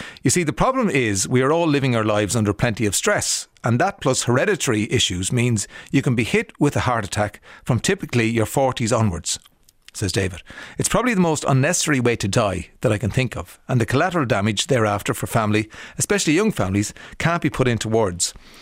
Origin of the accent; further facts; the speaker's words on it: Leinster, Ireland; because I'm from Kildare